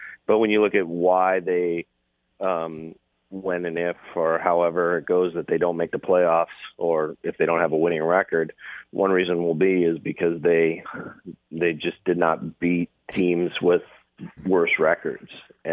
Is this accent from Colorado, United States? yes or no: yes; Colorado, United States; Yeah, yeah, I grew up in Colorado.